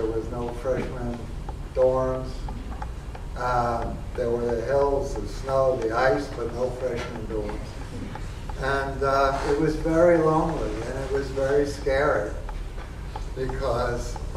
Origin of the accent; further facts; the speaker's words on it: Brooklyn, New York, United States; I grew up in Brooklyn, New York, in very poor circumstances during the Depression.